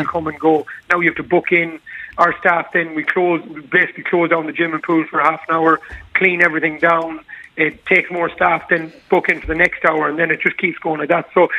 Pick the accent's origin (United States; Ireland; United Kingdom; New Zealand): Ireland; Connacht; But again, I'm in a very good situation where I'm from Mayo.